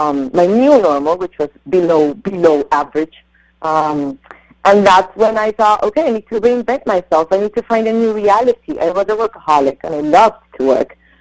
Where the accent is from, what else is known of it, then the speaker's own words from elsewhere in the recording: Colombia; now in Westport, United States; And I also want to start in Colombia, my home country.